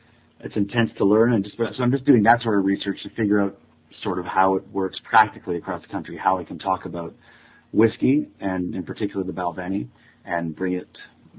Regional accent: Canada; now in New York, United States; we moved from London, but there were some visa issues because I am Canadian.

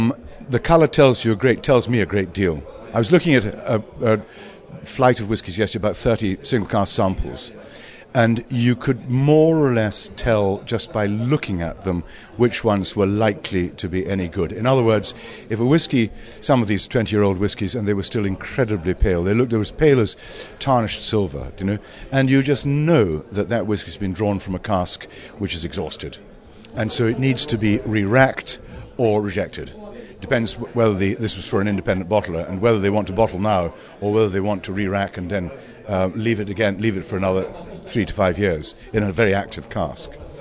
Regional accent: Isle of Arran, Scotland, United Kingdom; I was brought up on the Isle of Arran

